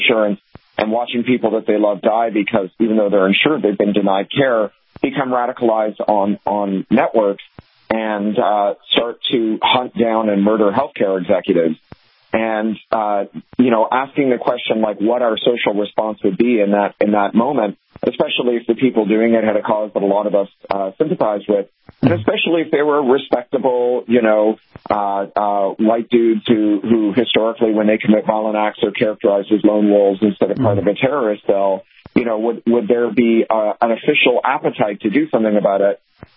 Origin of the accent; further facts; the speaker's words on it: Canada; also born or lived in United Kingdom; Well, you know, I'm a Canadian who used to live in the UK before moving here.